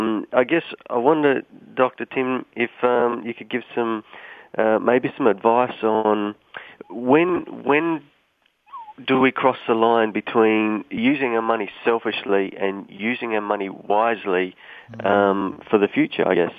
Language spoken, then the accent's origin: English; Australia; I'm actually calling from California, but I'm just visiting from Australia, actually.